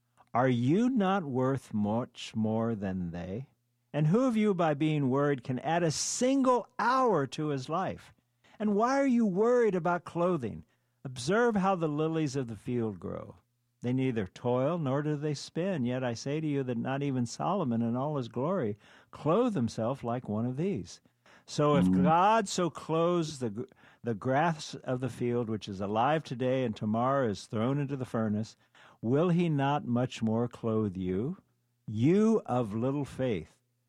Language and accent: English; Germany; also born or lived in Turkey; I grew up living in Germany and Turkey. My dad was in the military.